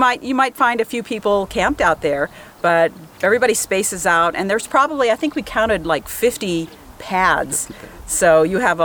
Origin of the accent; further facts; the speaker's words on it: Huntington Beach, California, United States; And we're from Huntington Beach, California.